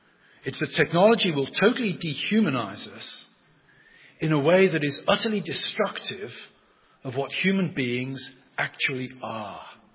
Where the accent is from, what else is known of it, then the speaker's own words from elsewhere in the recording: England, United Kingdom; I'm English, and I say to the students, for something to be really funny, somebody somewhere has to be suffering.